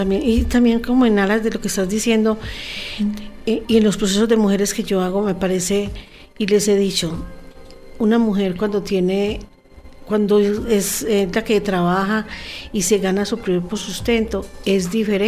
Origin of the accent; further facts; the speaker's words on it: Medellín, Antioquia, Colombia; also born or lived in Barbosa; A los 9 años, de la noche a la mañana, llegó mi papá a la casa en una volqueta y nos empacaron y al otro día amanecí en Medellín.